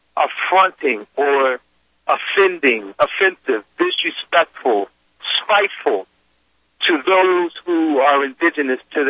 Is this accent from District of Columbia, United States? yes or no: yes; Washington, District of Columbia, United States; So, for example, right, D.C. was my hometown. But, I came up in, I was a teenager when that war with drugs, Fannie Bush and all them things, was in full effect.